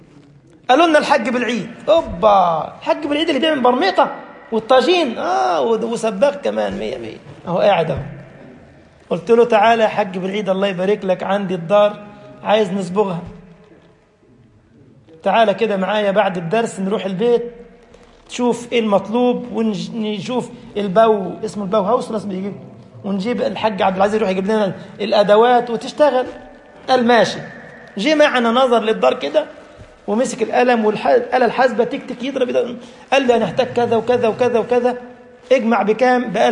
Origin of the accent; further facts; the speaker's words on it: Egypt; سباغ او دهان بنسميه احنا في مصر نقاش